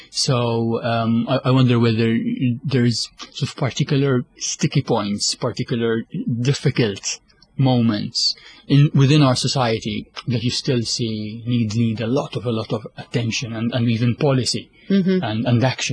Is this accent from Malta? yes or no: yes; Hamrun, Malta; now in Gzira, Malta; Gzira, where I live, and Hamroun, which is sort of my hometown where I still have friends and family